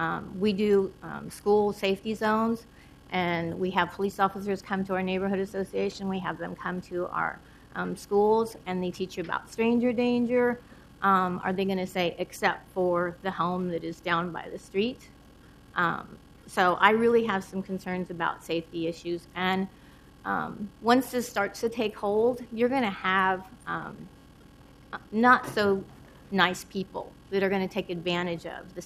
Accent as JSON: {"language": "English", "town": "Portland", "region": "Oregon", "country": "United States", "tie": "born or raised there", "said": "I live in Southwest Portland. I grew up in Portland all my life"}